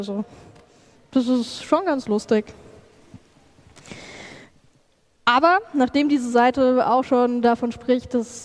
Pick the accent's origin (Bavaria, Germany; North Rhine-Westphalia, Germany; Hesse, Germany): Bavaria, Germany; Regensburg; Ich komme aus Regensburg, das ist Bayern